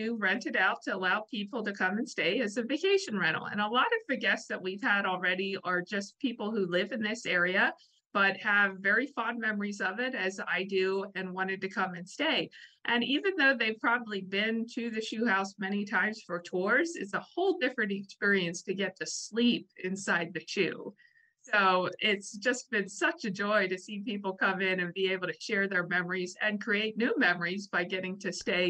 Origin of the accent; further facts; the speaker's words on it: Lancaster, Pennsylvania, United States; You know, I grew up actually in Lancaster, but my grandparents lived in York.